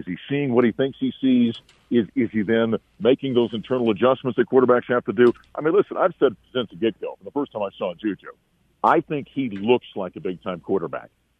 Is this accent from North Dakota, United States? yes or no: yes; North Dakota, United States; You know, there was a guy, you know, around the state of North Dakota, my home state, Josh Duhamel, the actor, is a North Dakota guy.